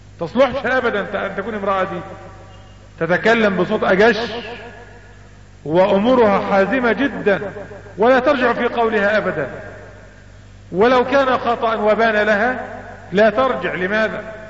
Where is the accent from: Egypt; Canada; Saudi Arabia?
Egypt; طبعا احنا مصريين وبندخل اي مكتب في اي مصلحة حكومية او غير حكومية